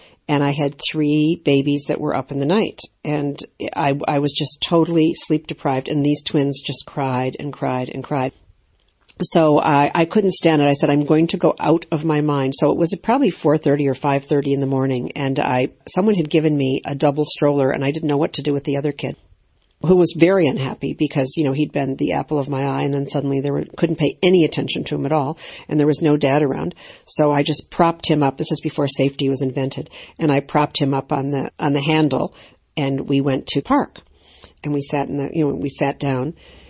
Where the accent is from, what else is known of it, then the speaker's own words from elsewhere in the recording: United States; I'm originally American, and I recognized that she had a New York accent.